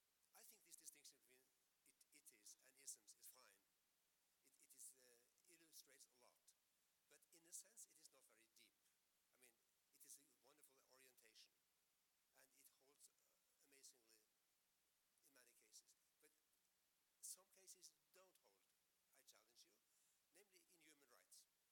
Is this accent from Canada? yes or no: no; Norway; English is a second language; from Norway